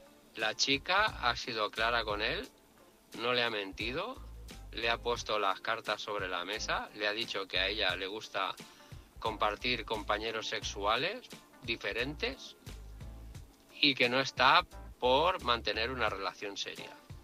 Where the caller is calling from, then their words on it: Barcelona, Catalonia, Spain; de Barcelona.